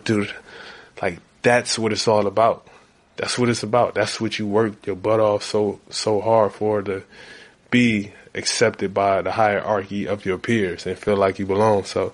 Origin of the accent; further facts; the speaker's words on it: Compton, California, United States; I'm going to just go to Compton High. I'm from Compton. It's walking distance from my home.